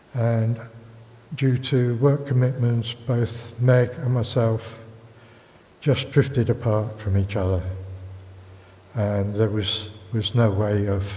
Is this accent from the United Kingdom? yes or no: yes; East of England, United Kingdom; when I was growing up in Essex, in my life